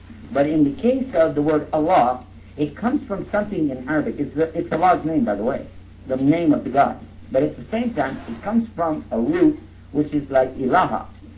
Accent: Texas, United States; Now, anyway, you did good. And now, I'm going to tell you, I'm from Texas.

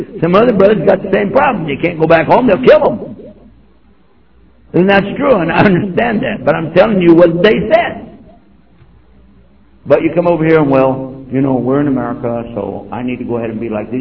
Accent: Texas, United States; I came from Texas. Anybody been to Texas?

